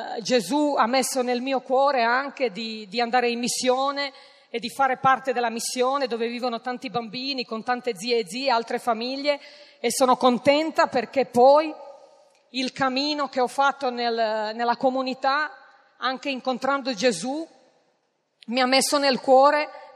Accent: Croatia; vengo dalla Croazia

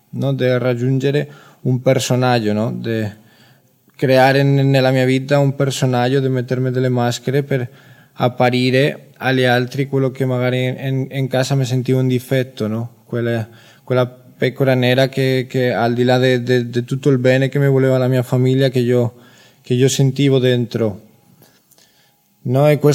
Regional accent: Spain; Italian is a second language; ho 26 anni, vengo dalla Spagna, io vengo di una famiglia cristiana, una famiglia, siamo quattro fratelli

